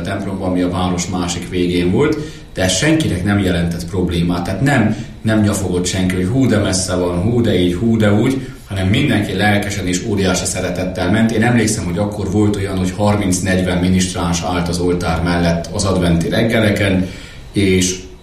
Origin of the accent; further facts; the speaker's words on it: Harghita, Romania; Az én szülővárosom egy csodálatos kis város. El van rejtve tulajdonképpen ott a hegyek vonulatában, és ez a Szent Anna-tó árnyékában van, hiszen mindössze 12-13 kilométer a Szent Anna-tó tőlünk. Itt a csodálatos hegyek, fák, a csodálatos vidék határolja körül ezt a városkát, ami egy 16-17 ezer lelkes